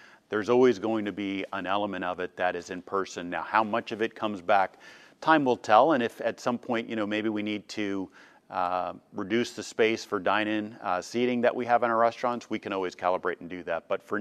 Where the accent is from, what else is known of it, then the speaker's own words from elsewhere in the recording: Cincinnati, Ohio, United States; also born or lived in Boston / East Coast; So I was born in Boston, grew up on the East Coast until we started moving around, went to high school in Cincinnati, and then ultimately went to college down in North Carolina.